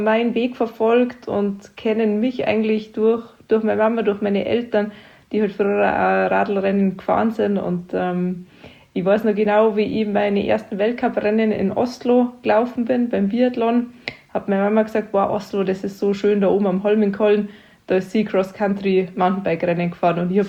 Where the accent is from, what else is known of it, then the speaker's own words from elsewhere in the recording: Garmisch-Partenkirchen, Bavaria, Germany; Also ich komme ja aus Garmisch-Partenkirchen, bin da geboren und aufgewachsen und mit 2 Jahren das erste Mal auf Ski gestanden.